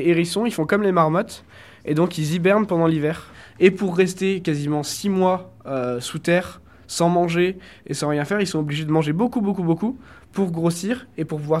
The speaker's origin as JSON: {"language": "French", "country": "France", "said": "notre hérisson de chez nous en France"}